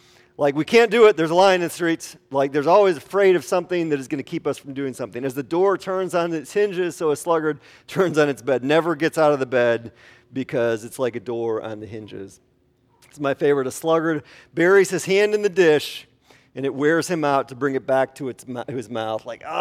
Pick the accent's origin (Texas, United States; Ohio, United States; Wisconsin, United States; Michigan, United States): Wisconsin, United States; I am from Wisconsin. We do not have traffic in Wisconsin. We have cows. In Wisconsin, that's what we have.